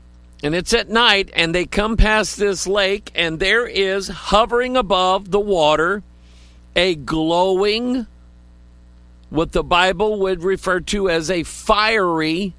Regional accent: Pine Bluff, Arkansas, United States; born there; I love Arkansas people. I are one of them by birth. I was born in Pine Bluff, Arkansas, which is right along the Mississippi River.

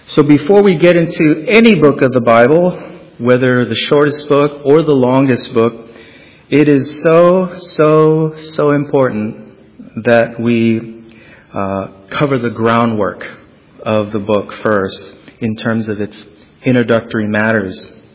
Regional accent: Hawaii, United States; I remember when I was little, I was born and raised in Hawaii, and across the street from our house was this very small Methodist church and our family attended.

